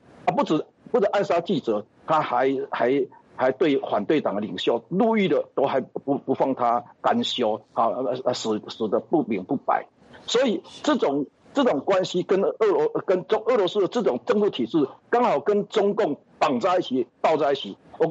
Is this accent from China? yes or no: no; Taiwan; 在我台湾人的角度，